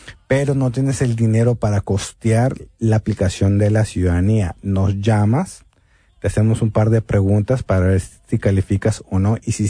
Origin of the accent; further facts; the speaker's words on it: Queens, New York, United States; yo soy de Queens, ¿no?